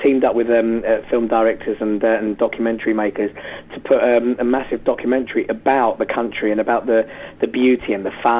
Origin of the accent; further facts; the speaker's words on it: England, United Kingdom; And then obviously, I revealed myself being English.